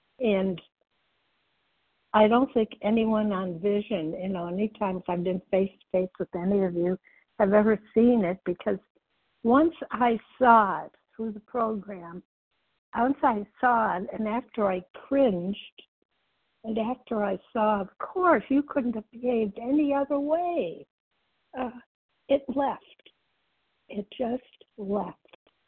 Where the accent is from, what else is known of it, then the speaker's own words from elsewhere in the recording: Illinois, United States; I'm from Massachusetts. But all this happened when I was a little kid in Illinois.